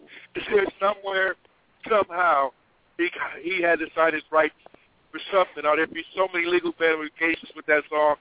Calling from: Atlanta, Georgia, United States; I'm calling from the Atlanta area.

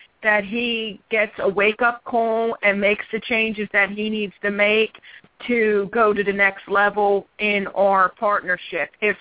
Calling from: Philadelphia, Pennsylvania, United States; I am calling from Philadelphia, PA.

